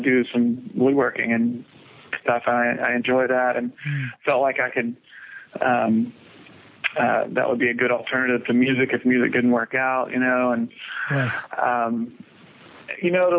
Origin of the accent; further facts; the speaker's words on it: Lake Charles, Louisiana, United States; moved away; also born or lived in Houston; I grew up in Louisiana in Lake Charles, moved to Houston, and after going to college for a couple of years, I ended up finishing school in Houston